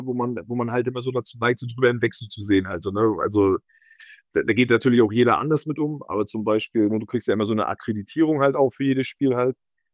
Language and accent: German; Rostock, Mecklenburg-Vorpommern, Germany; born there; Ja, also bin ja gebürtiger Rostocker halt auch. Meine ganze Familie, auch meine Frau, mein Sohn, unsere Eltern, meine Schwiegereltern kommen alle aus Rostock.